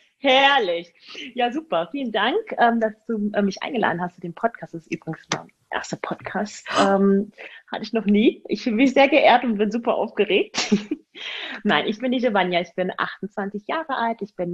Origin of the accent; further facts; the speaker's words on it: Magdeburg, Saxony-Anhalt, Germany; born there; moved away; also born or lived in Spain / Hamburg; Geboren wurde ich in Magdeburg und bin dann irgendwann weggezogen von Magdeburg, dann mal ein Jahr auf Spanien so hin und her gejobbt und einfach das Leben genossen. Von Spanien dann nach Hamburg